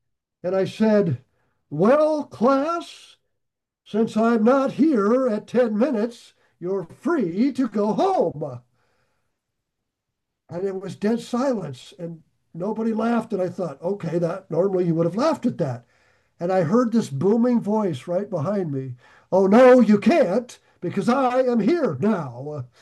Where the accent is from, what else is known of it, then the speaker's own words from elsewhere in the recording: Nebraska, United States; also born or lived in California / Texas; I love California, but I came from Nebraska, and California took me a while to adjust.